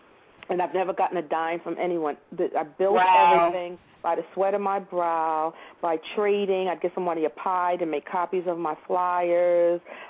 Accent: Brooklyn, New York, United States; accent: Brooklyn accent; I have a Brooklyn accent that follows me everywhere I go.

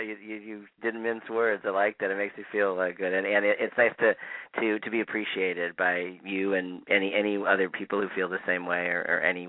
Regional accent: Chicago, Illinois, United States; now in Los Angeles, United States; I first started writing scripts like most people in LA, which is where I live. I'm originally from Chicago.

